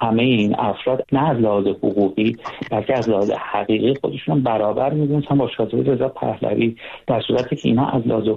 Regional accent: Iran; چون من به عنوان یک ایرانی

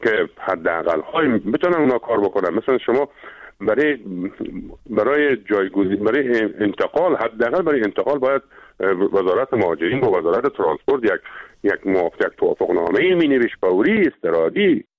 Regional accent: Herat, Afghanistan; به عنوان یک هراتی سپاسگزاری ویژه همه عزیزانی دارم که در این راستا آمدن

